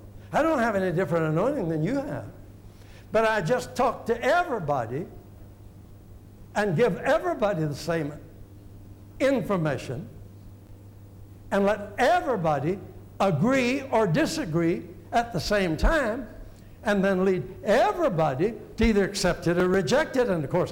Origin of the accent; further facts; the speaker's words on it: Oklahoma, United States; I'm from Oklahoma. We don't know much in Oklahoma.